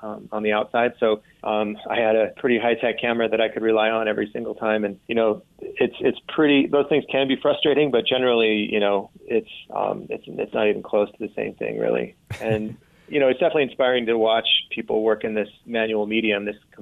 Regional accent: Utah, United States; And I grew up here in Utah, you know, getting to know the wilderness through rock climbing mostly.

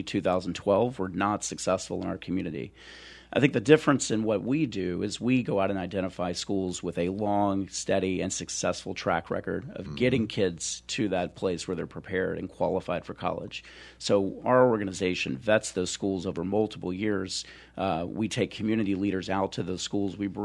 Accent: Louisiana, United States; So I grew up in the Piney Woods of North Louisiana.

